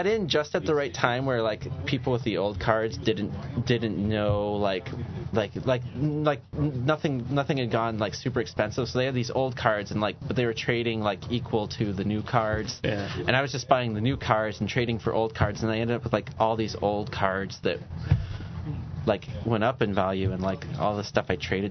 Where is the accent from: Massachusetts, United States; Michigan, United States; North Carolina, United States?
Michigan, United States; now in Chicago, United States; I'm from Michigan, in Chicago.